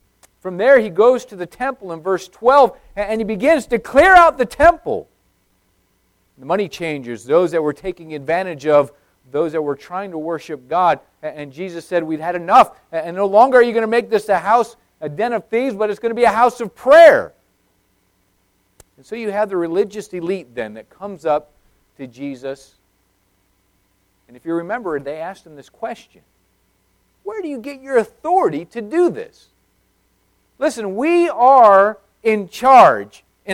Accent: Arizona, United States; Even growing up in Arizona, I had learned how to plant corn.

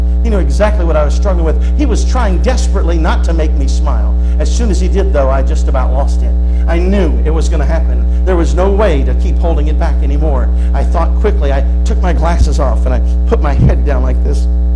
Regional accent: West Virginia, United States; Now, I am from West Virginia, and I will tell you this.

